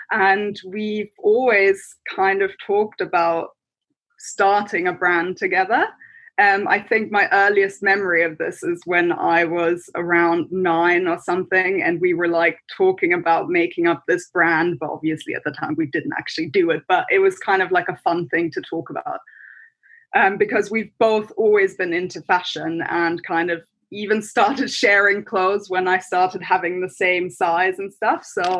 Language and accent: English; Germany; English is a second language; now in London, United Kingdom; I am originally from Germany, but I've been living in London for quite a few years now. Kind of got stuck a little bit here, but my family is still in Germany.